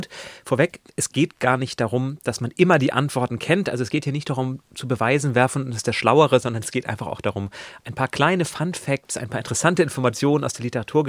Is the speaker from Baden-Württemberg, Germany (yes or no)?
no; Schleswig-Holstein, Germany; ich komme aus der Nähe von Lübeck